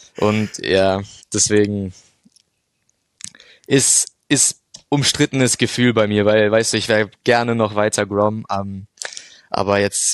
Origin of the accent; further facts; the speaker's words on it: Munich, Bavaria, Germany; ich bin 18 Jahre alt, ich komme aus München, gebürtig auch Münchner